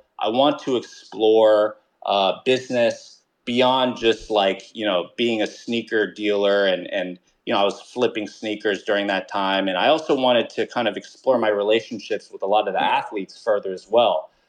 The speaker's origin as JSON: {"language": "English", "town": "Durham", "region": "North Carolina", "country": "United States", "tie": "born or raised there", "said": "I grew up in Durham, North Carolina, basically 5 minutes from Duke University, 10 minutes from University of North Carolina"}